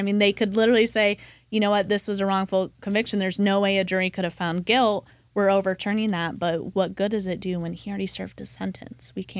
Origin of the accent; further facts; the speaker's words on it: Colorado, United States; I grew up in Colorado, so I guess I'm a little biased on that front